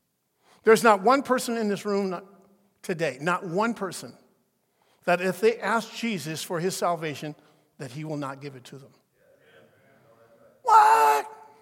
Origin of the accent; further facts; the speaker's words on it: Portland, United States; I remember growing up in Portland, we lived, our family was African American.